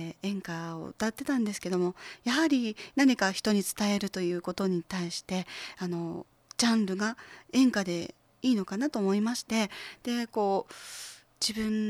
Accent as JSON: {"language": "Japanese", "town": "Aizubange", "region": "Fukushima", "country": "Japan", "said": "私は福島県の会津坂下町出身です。"}